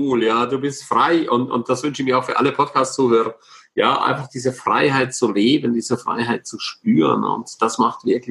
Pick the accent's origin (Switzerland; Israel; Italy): Switzerland; Was mich natürlich als Schweizer interessiert, wieso bist du in die Schweiz gekommen?